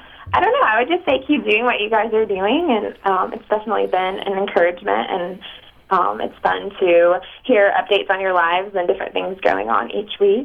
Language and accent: English; North Carolina, United States; moved away as an adult; now in Boston, United States; I'm from North Carolina. I was born and raised there, and then I moved about 4 months ago to Boston for grad school.